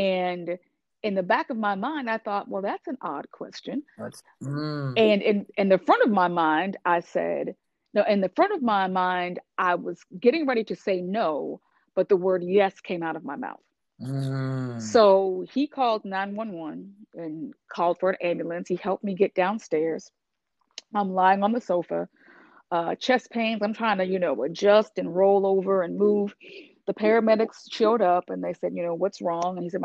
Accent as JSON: {"language": "English", "town": "West Newton", "region": "Massachusetts", "country": "United States", "lives_now": "Atlanta, United States", "said": "But I am originally from West Newton, Massachusetts, and but I live in the great state of Georgia"}